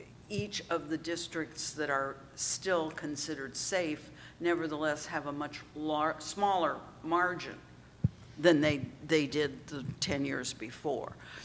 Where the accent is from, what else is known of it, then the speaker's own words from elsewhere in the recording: United States; I think one of the worst parts of being an American right now is that so many of us feel so powerless.